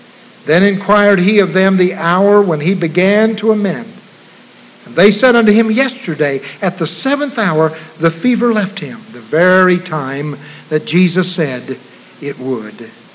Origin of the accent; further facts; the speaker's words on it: East Liverpool, Ohio, United States; born there; I was born in East Liverpool City Hospital